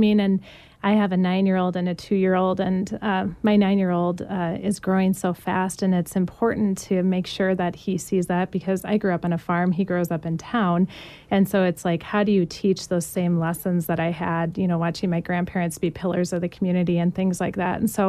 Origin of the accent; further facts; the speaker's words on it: Midwest, United States; So especially growing up in the Midwest, I think our people are incredibly generous here